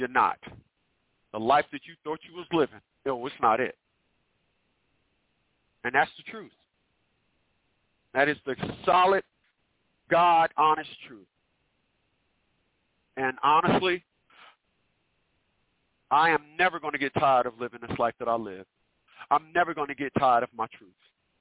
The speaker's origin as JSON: {"language": "English", "town": "Newark", "region": "New Jersey", "country": "United States", "said": "Now, I'm from Newark, New Jersey. If you're not from Newark, New Jersey, I'm not talking to you."}